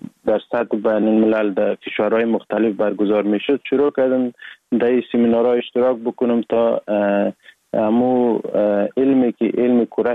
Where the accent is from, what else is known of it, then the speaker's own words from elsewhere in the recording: Sheberghan, Jowzjan, Afghanistan; also born or lived in Sar-e Pol; اصلا زاده ولایت سرپل هستم، در ولایت جوزجان کلان شدیم، تحصیلات ما، مکتب ما، همه چیز ما در ولایت جوزجان خواندیم.